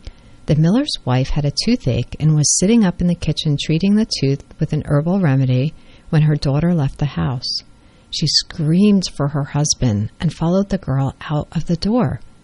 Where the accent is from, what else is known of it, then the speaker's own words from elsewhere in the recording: New Jersey, United States; we also, growing up in New Jersey, always heard stories about Bloody Mary.